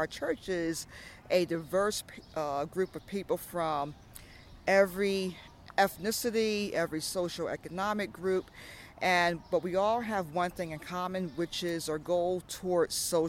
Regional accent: Brooklyn, New York, United States; from Brooklyn, New York, affiliated with the Lafayette Avenue Presbyterian Church.

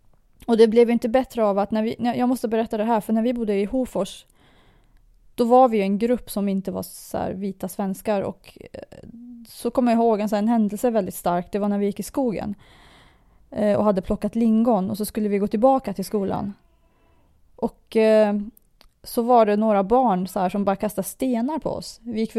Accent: Iran; now in Sweden; jag kommer från Iran, men jag har bott i Sverige ganska länge.

